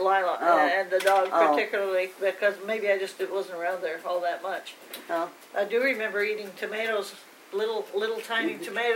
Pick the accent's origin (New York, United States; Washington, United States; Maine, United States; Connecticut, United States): Connecticut, United States; Lakeville; In Lakeville, Connecticut.